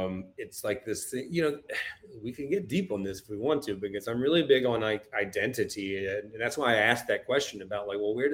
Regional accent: East Coast, United States; I'm from the East Coast, but I look out today.

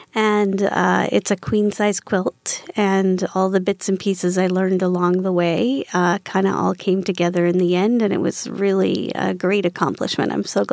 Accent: East Coast, Canada; Well, I'm from the East Coast. of Canada.

